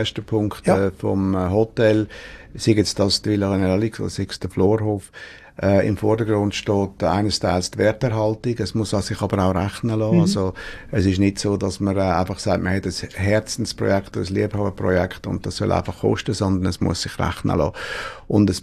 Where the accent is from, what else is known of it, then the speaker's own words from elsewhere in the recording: Aargau, Switzerland; Ich persönlich nicht, nein, ich komme aus dem Fricktal